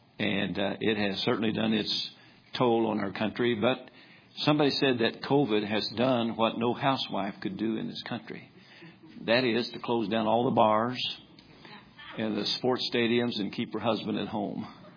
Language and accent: English; Kentucky, United States; Now, I'm from Kentucky.